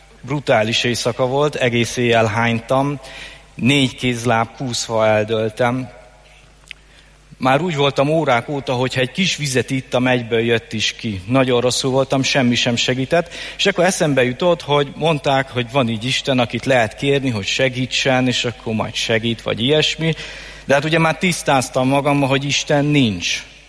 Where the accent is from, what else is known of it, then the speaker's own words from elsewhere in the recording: Budapest, Hungary; born there; Nagyjából 30 éve születtem Budapesten, katolikus családba. Van három fiatalabb tesóm. Másodikos voltam, amikor történt egy nagy változás az életemben, el kellett költöznünk Budapestről egy vidéki faluba.